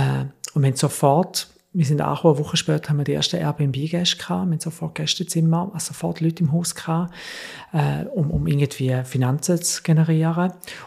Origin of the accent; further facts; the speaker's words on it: Switzerland; now in Germany; ich muss als Schweizer, als … zurück, wo ich aufgewachsen bin